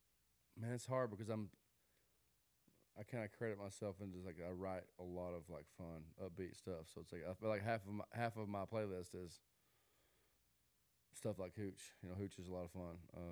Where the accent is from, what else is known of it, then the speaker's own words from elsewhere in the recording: Manville, Tennessee, United States; Manville, Tennessee, which is about an hour and a half southeast of Nashville. I grew up on a tree farm, so I fell in love with the country sitting on a tractor, like seriously, like that.